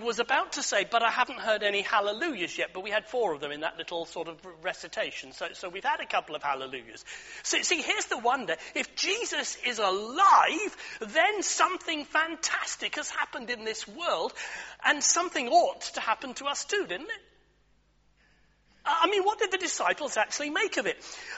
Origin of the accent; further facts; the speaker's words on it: Cardiff, Wales, United Kingdom; As quite rightly Laura said … I'm from Cardiff.